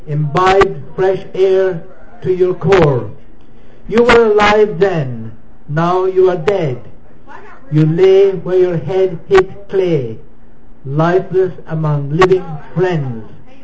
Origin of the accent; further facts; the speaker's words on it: Ireland; now in United States; I'm from Alabama. I'm from Ireland originally.